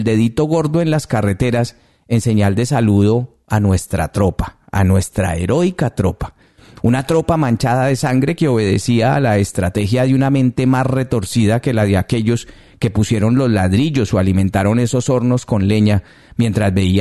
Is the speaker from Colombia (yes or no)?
yes; Colombia; de nosotros mismos como ciudadanos colombianos, como sociedad